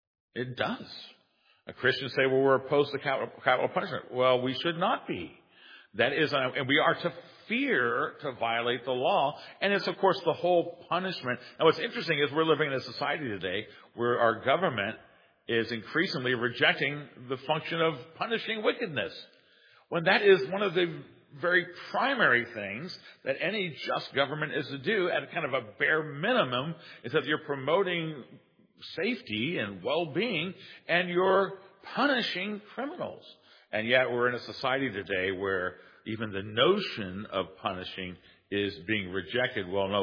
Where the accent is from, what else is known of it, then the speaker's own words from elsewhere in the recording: United States; You know, I'll say this as an American citizen, so we participate, we vote, we engage in the process.